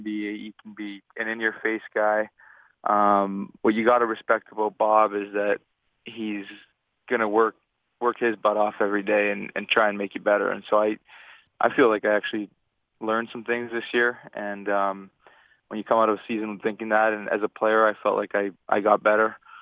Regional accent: Toronto, Ontario, Canada; growing up in Toronto, I got so many friends

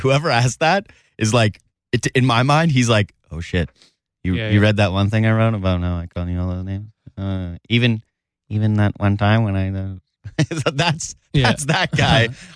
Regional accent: Toronto, Ontario, Canada; I go up to people and go, I'm from Toronto.

